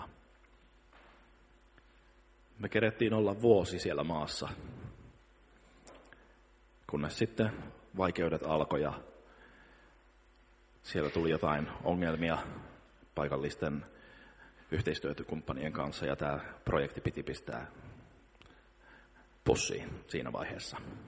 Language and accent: Finnish; Helsinki, Uusimaa, Finland; born there; also born or lived in Vantaa / Jakobstad / Kokkola / Keuruu; Papereissa lukee, että mä oon syntynyt Vantaalla, mutta mä oon syntynyt Helsingissä. Ja siitä me on muutettu Vantaalle, siitä me on muutettu Pietarsaareen, siitä me on muutettu Kokkolaan, sieltä me on muutettu Keuruulle.